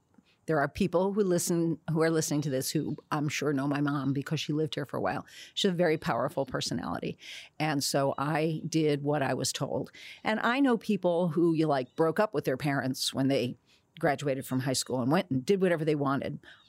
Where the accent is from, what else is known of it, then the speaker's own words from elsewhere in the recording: Newark, New Jersey, United States; born there; I was born in Newark, New Jersey